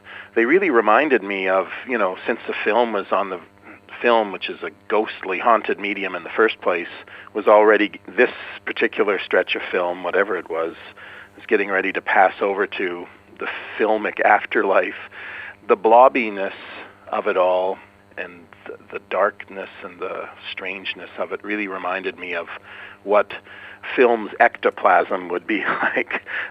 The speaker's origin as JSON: {"language": "English", "country": "Canada", "said": "commissioned to make, by the documentary channel back home in Canada, to make a documentary about my hometown"}